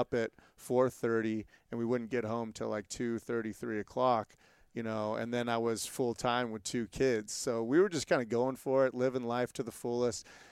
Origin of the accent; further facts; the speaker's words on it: California, United States; So I grew up in Southern Cal. I grew up near the ocean, but I was more like a boogie boarder when I was young.